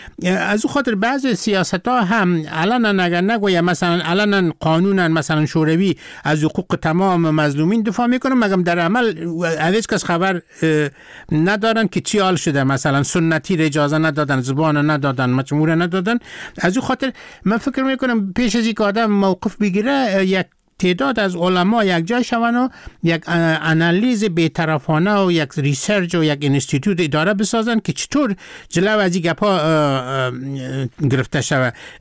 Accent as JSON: {"language": "Persian", "country": "Afghanistan", "said": "مردم که فهمیدن که من از افغانستان هستم"}